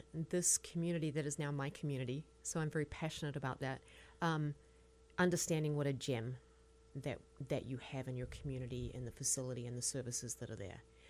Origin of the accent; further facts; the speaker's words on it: New Zealand; now in United States; I was born and raised in New Zealand, hence the talking funny a little bit.